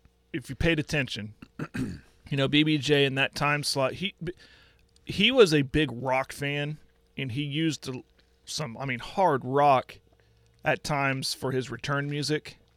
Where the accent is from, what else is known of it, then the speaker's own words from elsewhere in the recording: Clinton, United States; at least growing up in Clinton, you could get it. You know, Clinton kind of sits in that valley